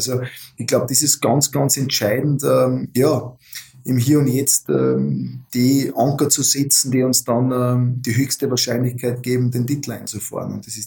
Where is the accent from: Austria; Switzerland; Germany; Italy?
Austria; Kuchl, Salzburg; ich war bei Kuchl so nebenher, das ist ja mein Heimatort